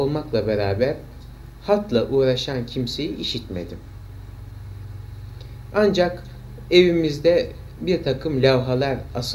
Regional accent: Bandırma, Balıkesir, Turkey; annem o sırada Bandırma'da eczacılıkla meşgul olan … yanına dönmüş ve ben de orada doğmuşum. Dedemin himayesinde büyüdüm.

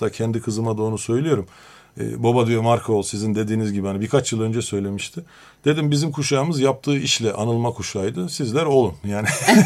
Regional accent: Karşıyaka, İzmir, Turkey; şimdi ben Akdenizliyim, Karşıyakalıyım.

